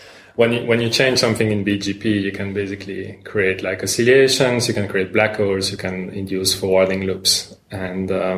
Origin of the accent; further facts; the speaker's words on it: Brussels, Brussels-Capital Region, Belgium; now in Zurich, Switzerland; I'm not Swiss, I'm Belgian. I'm from Brussels originally, yes.